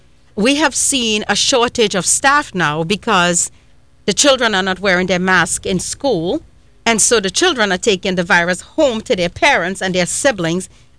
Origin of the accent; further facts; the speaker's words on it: Trinidad & Tobago; I'm from Trinidad. You should have taken me with you to Jamaica.